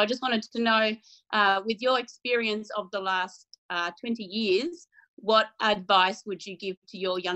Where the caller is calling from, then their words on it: Canberra, Australian Capital Territory, Australia; So I live in Canberra, Australia. Canberra is the capital city of my fine country.